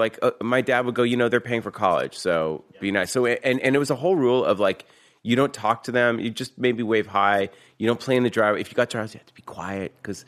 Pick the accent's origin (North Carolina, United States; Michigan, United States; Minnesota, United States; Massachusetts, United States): Massachusetts, United States; Newton; Newton, Mass.